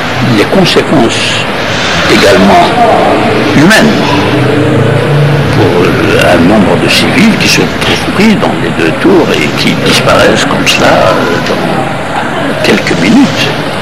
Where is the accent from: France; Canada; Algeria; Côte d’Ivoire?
Algeria; nous connaissons le terrorisme personnellement en tant qu'Algérien.